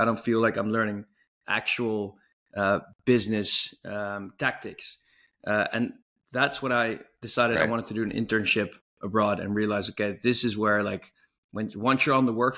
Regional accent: Tokyo, Japan; English is a second language; also born or lived in Amsterdam / Italy / Barcelona / United States; But I was born in Amsterdam, but I was raised abroad. So we moved around every 5 years. I spent most of my youth in Tokyo, actually in Japan, but moved to Italy, Barcelona, the US, Hong Kong.

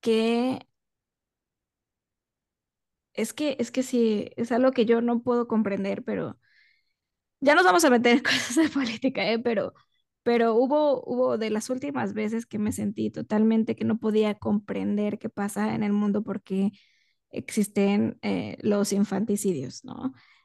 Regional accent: Mexico; moved away; comprendí un poco que me fui de México muy enojada con mi país

